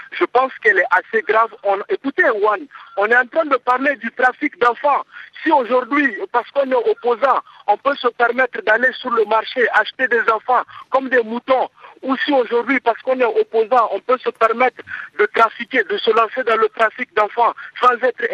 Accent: Niger; c'est la première fois qu'un tel scandale éclate chez nous au Niger.

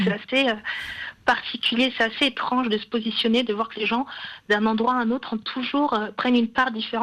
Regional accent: France; moi, je suis française, donc née en France, grandie en France, vis en France.

